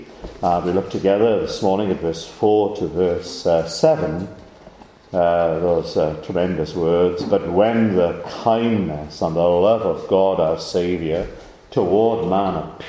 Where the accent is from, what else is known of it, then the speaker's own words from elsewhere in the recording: Yorkshire and the Humber, United Kingdom; I'm from Yorkshire here, but a Yorkshireman, direct, forthright.